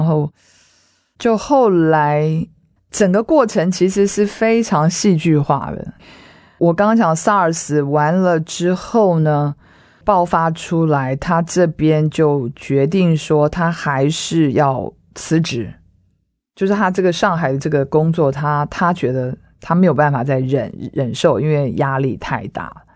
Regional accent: Taiwan; 我们是台湾人

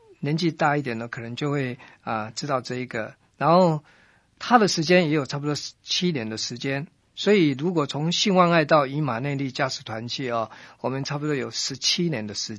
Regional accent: Taipei, Taiwan; 因为我以前从小就在台北，是台北工作完了到高雄去那个公司上班，然后工作结束以后又回到台北来。

